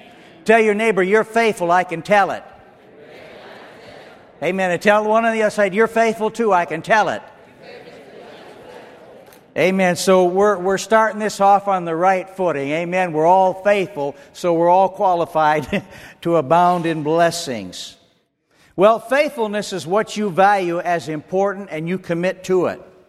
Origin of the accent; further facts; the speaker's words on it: Minnesota, United States; now in Mississippi, United States; You know, I moved down here over 26 years ago, and I was raised in Minnesota.